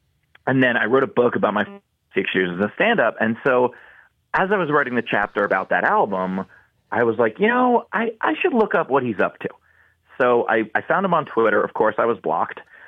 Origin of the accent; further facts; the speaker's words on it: New York, United States; now in Charlotte, United States; So I'm based out of Charlotte, North Carolina now, but okay. I grew up in New York